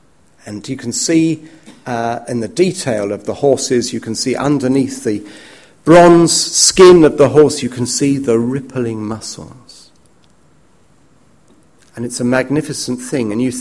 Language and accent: English; London, United Kingdom; I love going into London. I'm a Londoner.